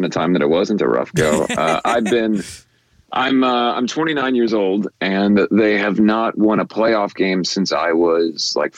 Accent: Cincinnati, Ohio, United States; we did not have an NBA team growing up in Cincinnati.

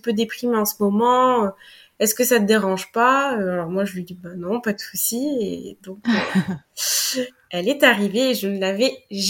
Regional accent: Limoges, Nouvelle-Aquitaine, France; je faisais une soirée chez moi à Limoges, parce que je suis originaire de Limoges.

